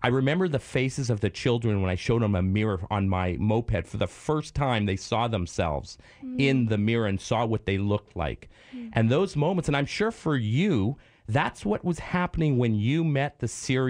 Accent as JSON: {"language": "English", "country": "Canada", "said": "From Toronto. I'm Canadian."}